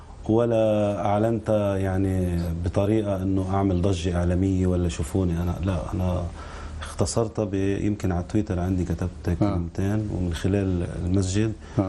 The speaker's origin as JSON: {"language": "Arabic", "country": "Lebanon", "said": "لا لا لا، أنا لبناني الأصل."}